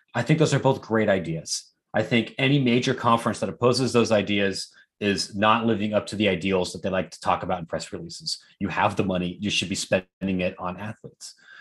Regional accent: Columbus, Ohio, United States; now in Chicago, United States; I live in Chicago. I'm from Columbus.

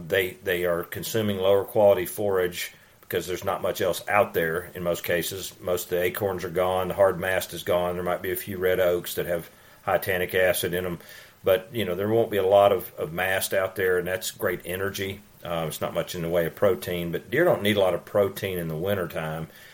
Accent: Georgia, United States; Now, you know, my home state of Georgia is over 1 million just in Georgia.

